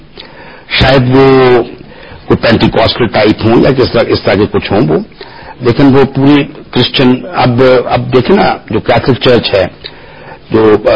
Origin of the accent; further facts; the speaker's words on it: Pakistan; پاکستان ہمارا وطن ہے، ہمارا مادری وطن ہے، انگریزی میں کہہ لیں دس از آور مدر لینڈ.